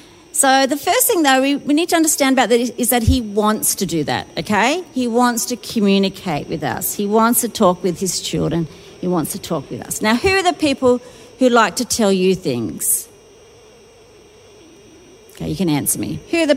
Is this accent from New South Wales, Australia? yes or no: yes; Sydney, New South Wales, Australia; So I'm from Sydney, here in New South Wales